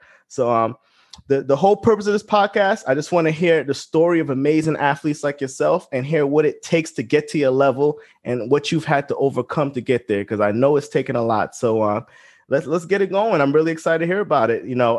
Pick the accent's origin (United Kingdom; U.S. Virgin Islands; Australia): U.S. Virgin Islands; When I grew up on St. Croix, we had a gravel track over at one of the high schools.